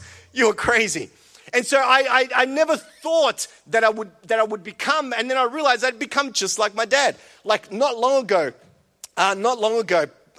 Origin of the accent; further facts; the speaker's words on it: Coolaroo, Victoria, Australia; my hood, like Coolaroo and Glenroy was my area, man. Like, you know, we ruled Coolaroo, or so we thought. And growing up in Coolaroo, it wasn't always the safest environment.